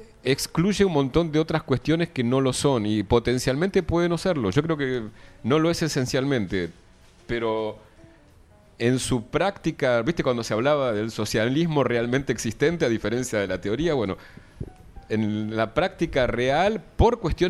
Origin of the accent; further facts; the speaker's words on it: Argentina; Soy argentino, okay, pero ¿qué quiere decir ser argentino?